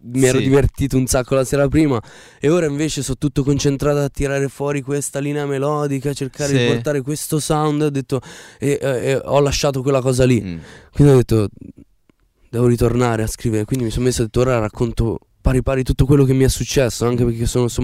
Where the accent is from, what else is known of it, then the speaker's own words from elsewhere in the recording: Kosovo; in casa mia io sono di origine albanese, sono del Kosovo. E comunque si ascoltava musica albanese, mio padre e mia madre ascoltavano musica popolare albanese, canzoni vecchie.